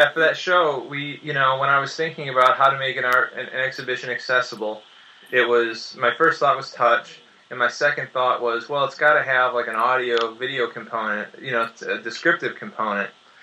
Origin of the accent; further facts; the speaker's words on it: Detroit, Michigan, United States; part of that comes from growing up in Detroit